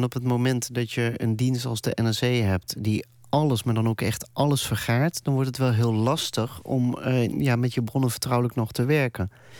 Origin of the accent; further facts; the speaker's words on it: Netherlands; want in de Verenigde Staten heb ik als Nederlander die op Nederlandse bodem is geen enkele rechtspositie.